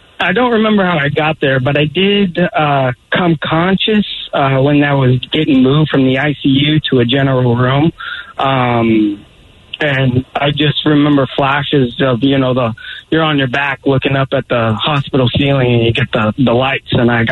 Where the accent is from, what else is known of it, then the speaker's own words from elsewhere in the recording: Belfair, Washington, United States; In my hometown, I'm from Belfair, Washington. And I was in middle school.